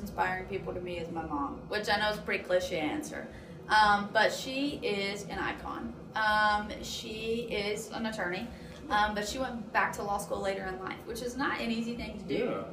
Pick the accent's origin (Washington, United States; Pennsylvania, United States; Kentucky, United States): Kentucky, United States; Pikeville; And I was like, well, I went to Beth Slane. I'm from the Pikeville area.